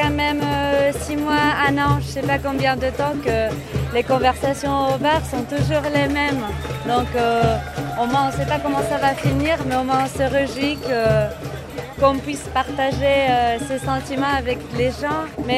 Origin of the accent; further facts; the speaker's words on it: Madrid, Community of Madrid, Spain; French is a second language; Moi, je suis de Madrid